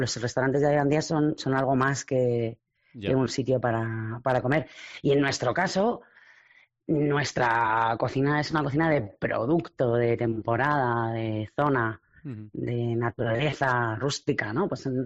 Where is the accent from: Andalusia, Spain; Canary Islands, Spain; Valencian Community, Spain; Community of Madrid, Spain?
Community of Madrid, Spain; Madrid; moved away as an adult; Pues comenzamos un poco por casualidad, yo soy de Madrid.